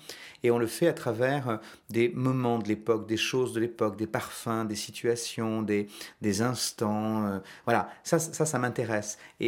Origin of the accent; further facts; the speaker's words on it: France; moved away; j'ai quitté la France, je suis parti vivre ailleurs, à 9000 km de Paris, avec 9 heures de décalage horaire.